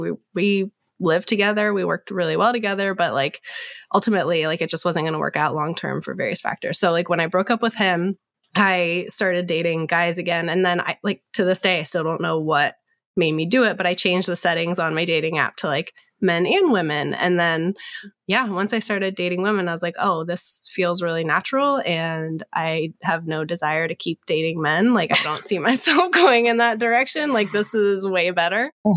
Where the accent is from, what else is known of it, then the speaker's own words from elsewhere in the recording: Virginia, United States; moved away as an adult; now in Raleigh, United States; So I am from Northern Virginia, D.C. originally. Grew up there, went to school there, worked there for about 10 years, and then moved down to Raleigh.